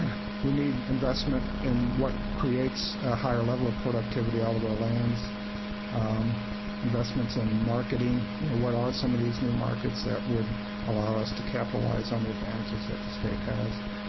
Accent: Midwest, United States; now in Oregon, United States; I grew up in the Midwest, and when I first came out here

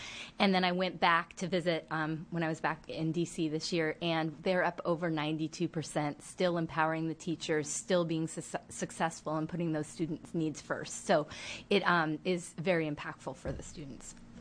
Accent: Bend, Oregon, United States; things we needed training in that I wouldn't have had coming from growing up in Bend.

